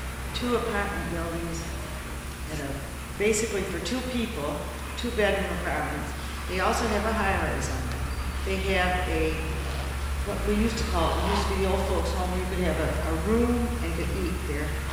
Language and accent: English; New York, United States; I come from Western New York